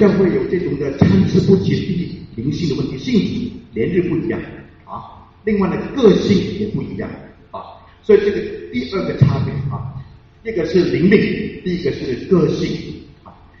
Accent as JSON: {"language": "Chinese", "region": "Shanghai", "country": "China", "said": "我二十八岁认识女生，我是上海人"}